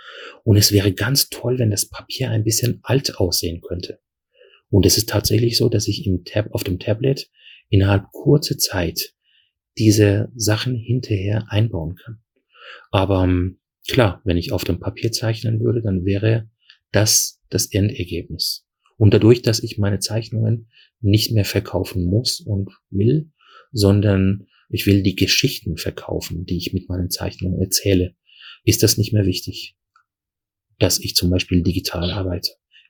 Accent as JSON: {"language": "German", "town": "Heidelberg", "region": "Baden-Württemberg", "country": "Germany", "said": "Damals als Heidelberger hatte ich nicht viel von Mannheim gesehen."}